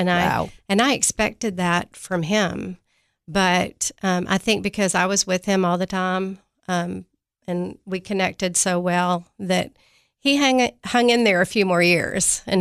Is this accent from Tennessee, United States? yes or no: yes; Knoxville, Tennessee, United States; I grew up in Knoxville.